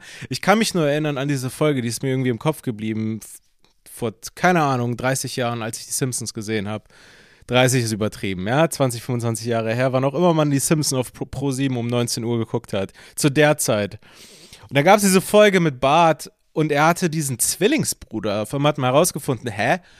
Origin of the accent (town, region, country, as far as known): Berlin, Germany